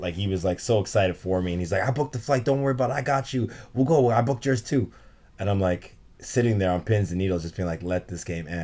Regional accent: Winnipeg, Manitoba, Canada; Like, I'm from Winnipeg, Canada, so, like, I'm far away

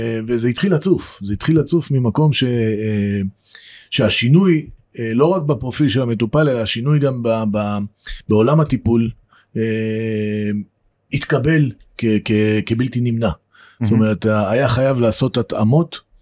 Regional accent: Beersheba, Southern District, Israel; בעצם זה הגדילה שלי וההתפתחות שלי בבאר שבע. גדלתי בשכונה ד', עם כל הדברים הטובים שבה, ועם כל האהבה שלי כמובן לעיר באר שבע.

